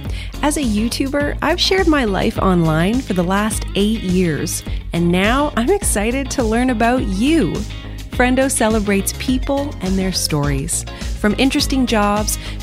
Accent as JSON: {"language": "English", "country": "Canada", "tie": "born there", "said": "I was born in Canada"}